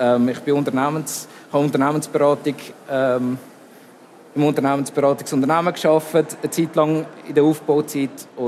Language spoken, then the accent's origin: German; Zurich, Switzerland; accent: Zurich dialect; now in Basel, Switzerland; Ich wohne seit 12 Jahren in Basel und ich habe es mir aber bewahrt.